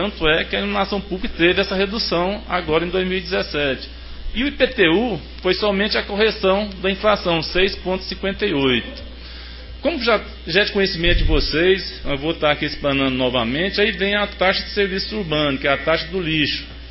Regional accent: Anápolis, Goiás, Brazil; Eu sou filho de Anápolis, sou nascido aqui na Vila Góes

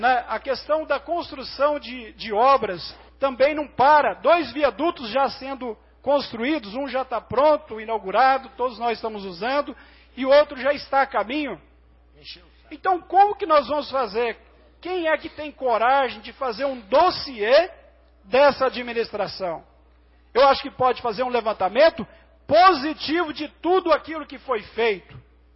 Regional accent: Anápolis, Goiás, Brazil; quando eu falo que eu sou de Anápolis

